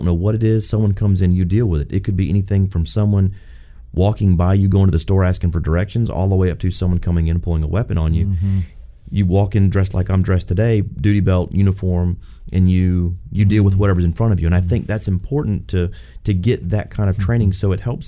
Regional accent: Florida, United States; I'm actually from South Florida, so if I could follow my Hurricanes around, I'd be happy.

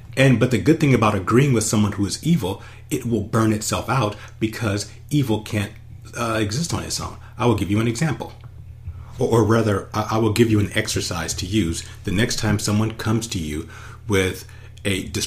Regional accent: Los Angeles, California, United States; Now, I grew up in Los Angeles. My parents were big Laker fans

